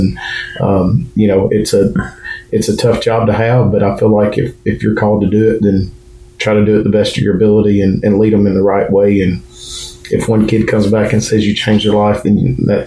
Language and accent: English; Haleyville, Alabama, United States; born there; I was born in Haleyville in September of 1980.